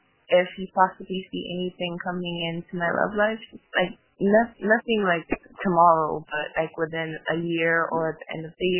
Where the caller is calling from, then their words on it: Miami, Florida, United States; I'm calling from Miami.